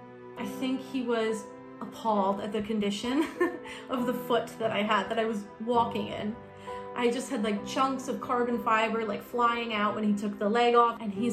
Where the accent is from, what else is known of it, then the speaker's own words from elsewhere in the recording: United States; I said, well, I'm American. And as an American amputee, you just kind of learn